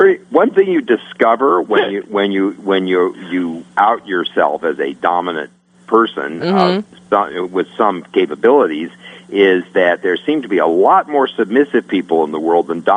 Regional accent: Denver, Colorado, United States; You know, Denver's my hometown.

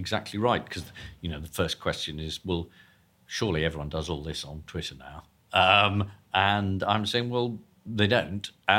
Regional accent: Nigeria; moved away; I grew up in Nigeria and in that area.

